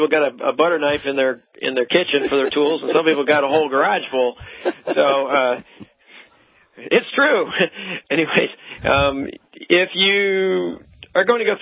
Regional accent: Michigan, United States; I was born and raised in Michigan. People ask me what cold is.

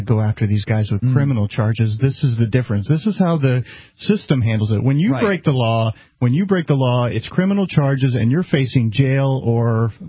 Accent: Dallas, Texas, United States; Well, this one's in Texas, and actually from my hometown of Dallas.

